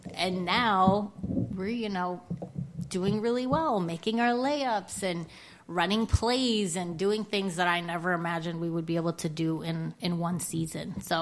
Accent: Copake, New York, United States; I grew up here in Columbia County, which was like a lot of woods, and I didn't grow up in Hudson. I grew up in Copake, and I wanted to like go to the big city

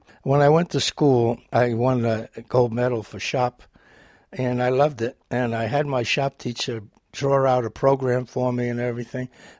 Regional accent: New York, United States; Well, I grew up in the Bronx, and what was so wonderful about it was that it was a conglomeration of every nationality that you could think

